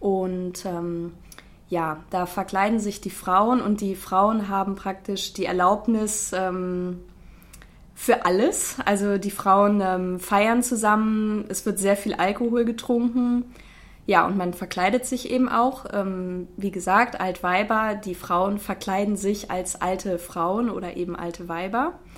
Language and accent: German; North Rhine-Westphalia, Germany; Ursprünglich komme ich aus Nordrhein-Westfalen und habe auch in der Nähe von Köln gewohnt.